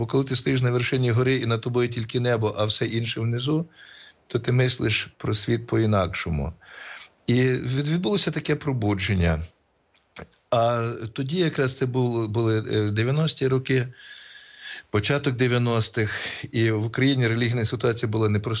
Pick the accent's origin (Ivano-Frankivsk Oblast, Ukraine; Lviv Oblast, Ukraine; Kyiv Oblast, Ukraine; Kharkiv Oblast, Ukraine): Ivano-Frankivsk Oblast, Ukraine; Kryvopillia; Так, я народився в селі Кривеполе. Це Верховинський район, недалеко від Верховини. Так що я місцевий. Я в Верховині і в садочок ходив, бо батько прийшов на роботу в Верховину.